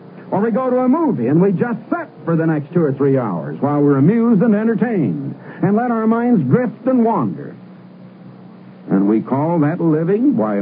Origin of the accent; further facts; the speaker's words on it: Iowa, United States; Now, I was born and raised in Iowa